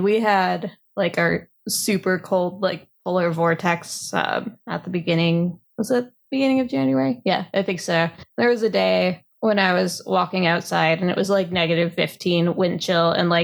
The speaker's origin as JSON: {"language": "English", "town": "Chicago", "region": "Illinois", "country": "United States", "tie": "born or raised there", "said": "So I grew up in the Chicago area, and growing up, I was always like, these winters are awful."}